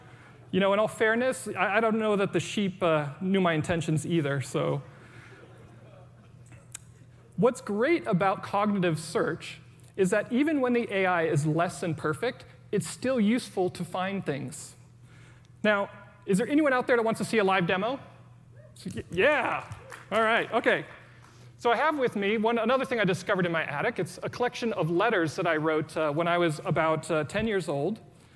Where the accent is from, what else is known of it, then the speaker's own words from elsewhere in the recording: Seattle, Washington, United States; One, I was serving in Texas, and then I'm from Seattle.